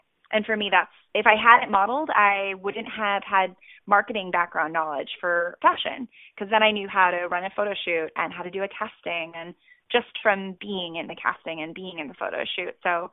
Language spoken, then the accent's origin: English; Chicago, Illinois, United States; I mean, I'm from Chicago